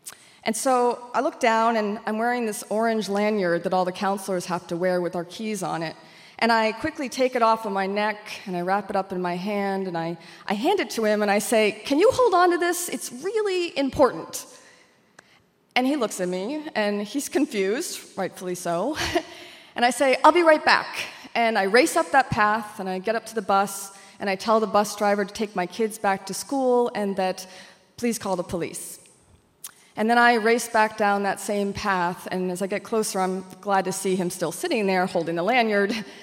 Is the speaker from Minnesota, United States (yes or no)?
no; Maine, United States; I said, I'm from Maine. And they hired me.